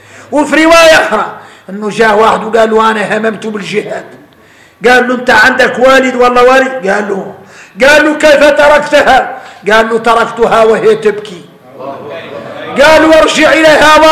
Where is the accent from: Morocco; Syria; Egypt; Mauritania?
Mauritania; كلمة نقولها احنا موريتاني